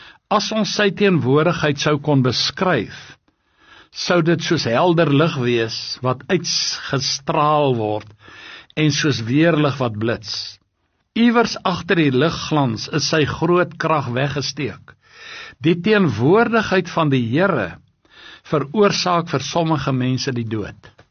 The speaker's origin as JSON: {"language": "Afrikaans", "region": "Highveld", "country": "South Africa", "tie": "born or raised there"}